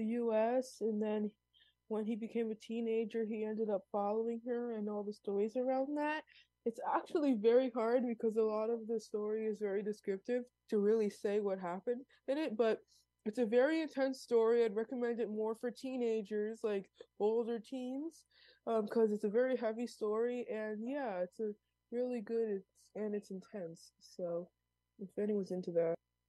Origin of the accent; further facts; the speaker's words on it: New York, United States; You know, I'm from New York.